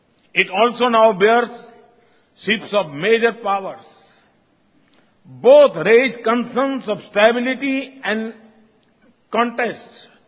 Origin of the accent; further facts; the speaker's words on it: Gujarat, India; English is a second language; Lothal, in my home state Gujarat, was among the world's oldest ports.